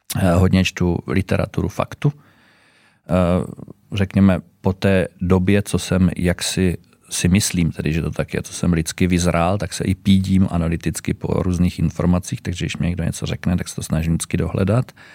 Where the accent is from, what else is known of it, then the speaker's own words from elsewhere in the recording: Moravia, Czechia; Jsem Moravák, takže strašně rád putuju po Víně.